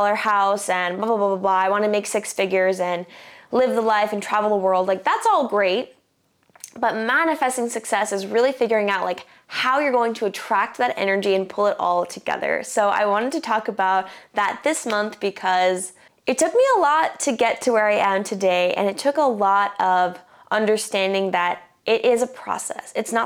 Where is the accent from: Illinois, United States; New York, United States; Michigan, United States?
New York, United States; Brooklyn; born there; I was born in Brooklyn, but I have a lineage that stretches from Ireland and Scotland to Ecuador and Nicaragua.